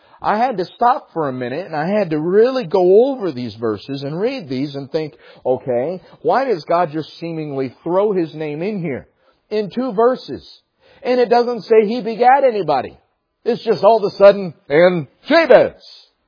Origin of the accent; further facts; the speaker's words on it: North Carolina, United States; and I'm from North Carolina, and so there are some names that are even harder for me to even hear, much less pronounce.